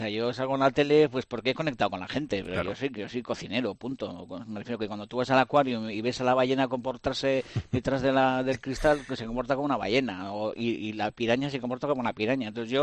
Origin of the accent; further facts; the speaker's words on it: Basque Country, Spain; Que es verdad que yo soy vasco porque soy guipuzcoano y nacido aquí, ¿no?